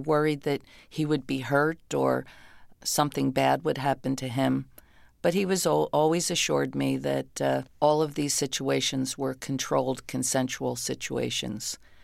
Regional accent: New Jersey, United States; also born or lived in Philadelphia, United States; I came from the South Jersey, Philadelphia area, and in the early 60s, everybody sang.

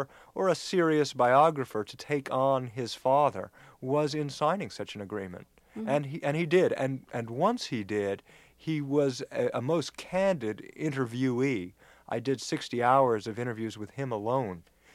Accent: Los Angeles, California, United States; he also knew I grew up in Los Angeles with a family in show business

